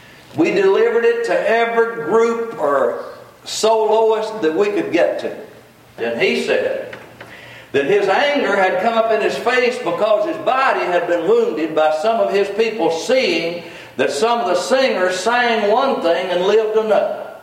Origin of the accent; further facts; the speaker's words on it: Baltimore, Maryland, United States; Folks, I'm nobody from nowhere, okay? I'm from Baltimore. Some of y'all know about Baltimore.